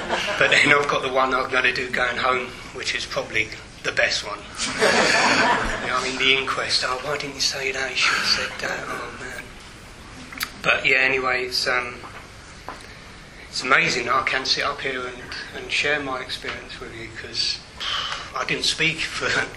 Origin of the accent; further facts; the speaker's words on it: Islington, London, United Kingdom; I'm from Islington, and I'm one of seven